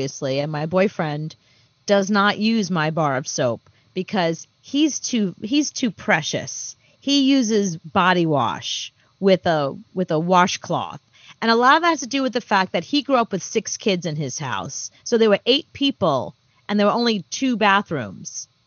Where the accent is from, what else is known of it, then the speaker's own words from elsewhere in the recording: Brooklyn, New York, United States; because I grew up really poor in Coney Island, Brooklyn.